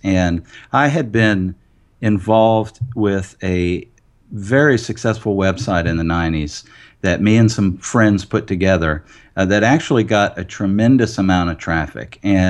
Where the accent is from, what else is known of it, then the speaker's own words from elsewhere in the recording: Ville Platte, Louisiana, United States; Well, I'm from a very small town in South Louisiana, Ville Platte, Louisiana. It's French for flat town. I live in the heart of Acadiana, which is consists of 13 parishe